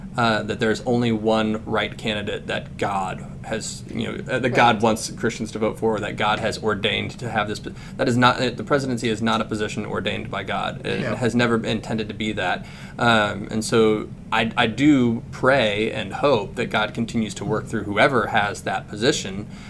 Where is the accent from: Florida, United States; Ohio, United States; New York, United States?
Ohio, United States; also born or lived in South Carolina; So let me ask you a question, because I grew up in Ohio, which is a major swing state